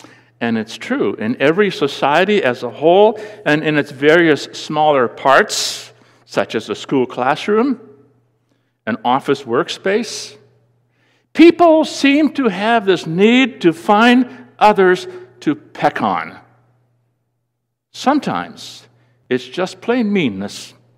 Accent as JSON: {"language": "English", "country": "Netherlands", "tie": "born or raised there", "moved": "yes", "said": "as a very young boy growing up in the Netherlands"}